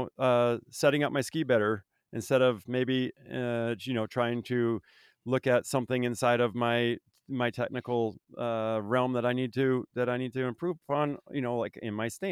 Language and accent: English; Vermont, United States; I mean, I grew up in Vermont, you know, I mean, we had frozen lakes.